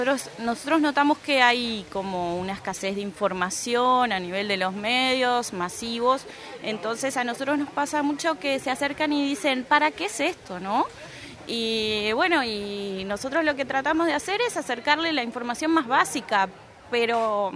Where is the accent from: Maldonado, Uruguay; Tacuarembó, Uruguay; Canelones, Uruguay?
Canelones, Uruguay; Las Piedras; porque si bien nosotros somos de Las Piedras, somos el único seccional que hay